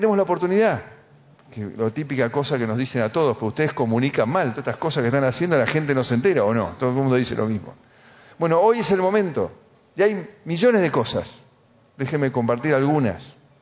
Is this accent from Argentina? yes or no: yes; Argentina; sí somos argentinos